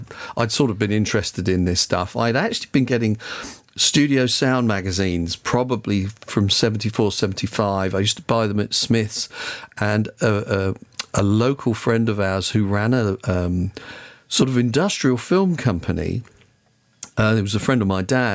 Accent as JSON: {"language": "English", "region": "East of England", "country": "United Kingdom", "said": "I then moved into, got in touch with Hospital Radio Ipswich. So I'm from Suffolk."}